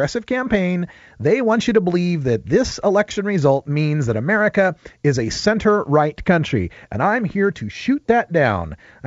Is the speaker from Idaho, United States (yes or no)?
yes; Boise, Idaho, United States; So I'd like to let you know that my hometown alma mater, number 10 ranked in the country, Boise State Broncos, are leading their game at halftime 28-0.